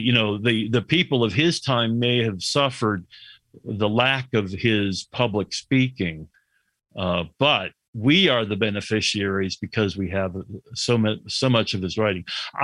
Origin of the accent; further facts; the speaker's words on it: Oneida, New York, United States; born there; I was born in Oneida, New York, and one of the well-known perfectionist movements is the Oneida community.